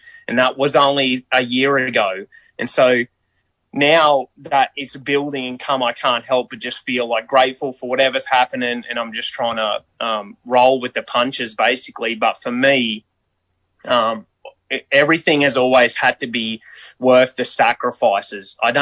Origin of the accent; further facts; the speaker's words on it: Australia; I'm coming from Australia and trying to make it here.